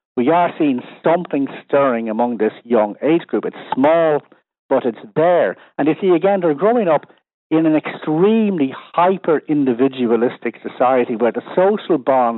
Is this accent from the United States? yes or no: no; Ireland; So the experience that we had of growing up in Ireland is extremely different from the experience of somebody who was born, you know, in the year 2000.